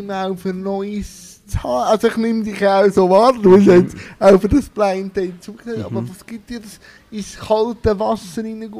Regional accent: Switzerland; Ich komme aus dem Kanton Schweiz

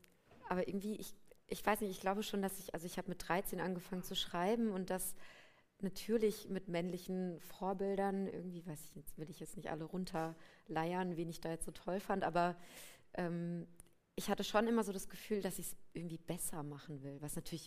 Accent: Rhineland-Palatinate, Germany; ich bin 85 geboren, aber wir sind beide in einem westdeutschen Dorf oder einer Kleinstadt aufgewachsen in Hessen oder Rheinland-Pfalz in meinem Fall.

